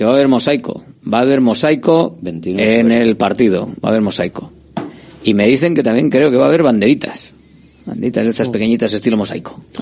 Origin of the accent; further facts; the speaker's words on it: Bilbao, Basque Country, Spain; Somos de Bilbao.